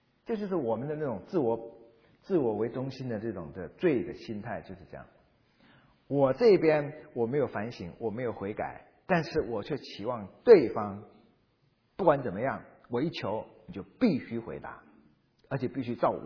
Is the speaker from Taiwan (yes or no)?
yes; Taiwan; 我在台湾长大，台湾从来没有见过蝗虫